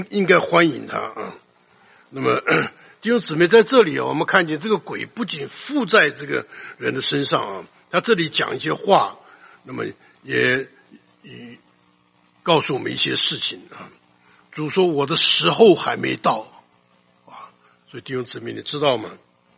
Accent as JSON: {"language": "Chinese", "country": "Taiwan", "tie": "born or raised there", "said": "我以前刚刚出来侍奉主，因为我年纪轻啊，我小的时候在台湾呢"}